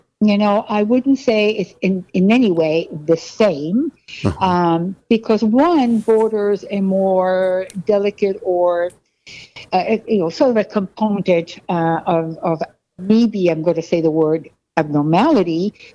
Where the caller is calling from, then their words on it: New York, United States; Actually, it's New York, if that's what you...